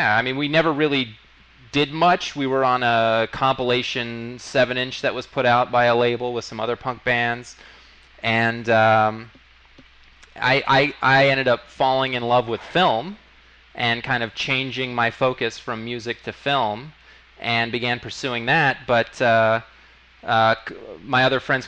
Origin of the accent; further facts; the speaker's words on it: California, United States; I was very much into the punk scene when I was growing up in Bay Area.